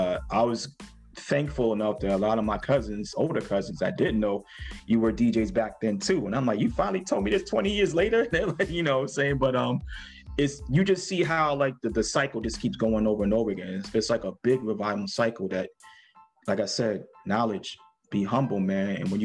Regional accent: Mount Vernon, New York, United States; Like I said, I grew up in Mount Vernon, like, you know, lower Mount Vernon, Northeast Bronx

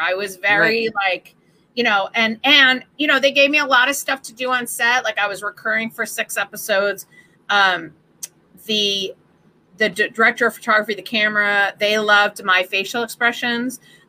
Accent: Boston, Massachusetts, United States; I'm from Boston.

